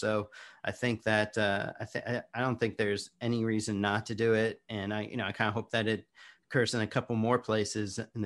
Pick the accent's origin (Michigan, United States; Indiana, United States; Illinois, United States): Indiana, United States; Indianapolis; granted, I'm a little bit biased because, as you say, I'm from Indianapolis.